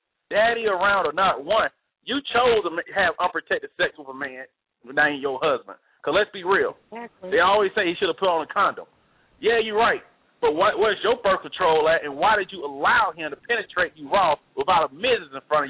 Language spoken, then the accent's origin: English; Montgomery, Alabama, United States; It's like my hometown of Montgomery, Alabama.